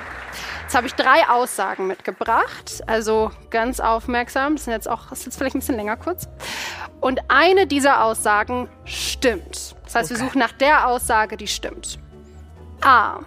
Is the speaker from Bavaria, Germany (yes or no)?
no; Duisburg, North Rhine-Westphalia, Germany; Ich bin in Duisburg aufgewachsen und da bin ich mit der Bahn gefahren, mit der 903.